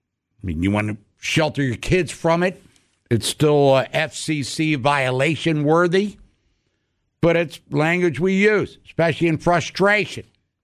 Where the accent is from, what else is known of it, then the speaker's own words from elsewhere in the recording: Baltimore, Maryland, United States; Born and raised in Baltimore. Now 60 years old.